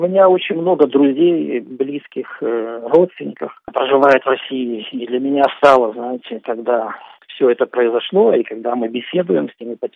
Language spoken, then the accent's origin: Russian; Ukraine; я называл, что я с Украины, Украина наши братья